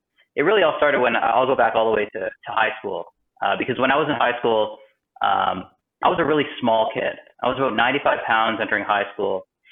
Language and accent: English; Thunder Bay, Ontario, Canada; I'm from Thunder Bay, Ontario.